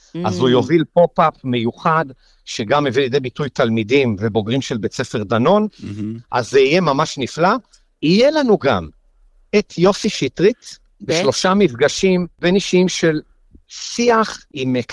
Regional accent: Jerusalem, Jerusalem District, Israel; now in Tel Aviv, Israel; אני גם גר בתל אביב, כירושלמי במקור

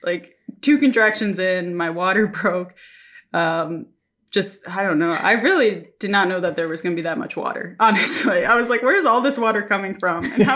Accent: Minnesota, United States; now in Japan; Like, I'm from Minnesota. Like, I love snow.

